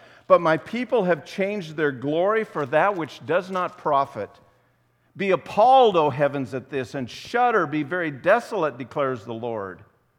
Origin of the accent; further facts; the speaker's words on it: Midwest, United States; We're going to think wells, because we're from the Midwest.